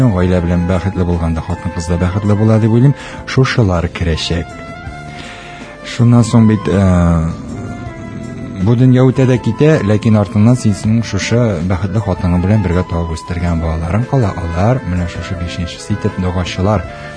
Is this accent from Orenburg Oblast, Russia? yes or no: no; Kuam, Tatarstan, Russia; Әтнә районы, Куәм авылында яшәгәндә, без 5, 6, 7, 8 яшьлек, 9, 10 яшьлек инде иң өлкәннәр